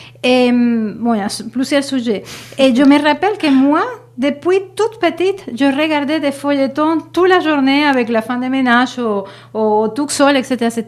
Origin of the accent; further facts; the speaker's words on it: Venezuela; Je viens du Venezuela.